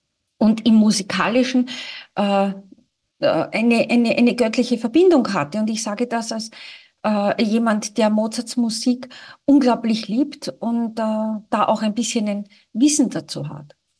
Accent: Austria; als Österreicherin

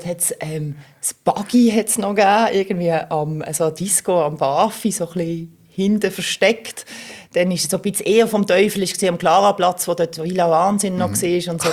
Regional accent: Basel, Basel-Stadt, Switzerland; In Basel, im Frauenspital, im Grossbasel muss ich sagen, weil ich bin eigentlich im Kleinbasel aufgewachsen. Aber der Lebensstart war eigentlich im grossen Basel. Und nachher immer im Kleinbasel daheim, bin dort in Kinski, in der Schule. Den ganzen Werdegang eigentlich in der Stadt gemacht.

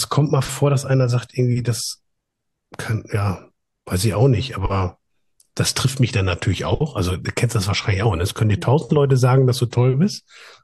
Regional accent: Münster, North Rhine-Westphalia, Germany; born there; dabei komme ich ja gebürtig aus Münster

